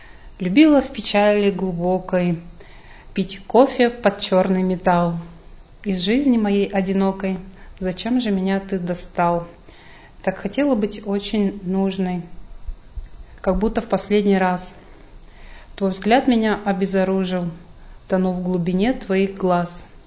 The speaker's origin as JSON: {"language": "Russian", "town": "Yekaterinburg", "region": "Sverdlovsk Oblast", "country": "Russia", "said": "Да, мы вместе из Екатеринбурга, да."}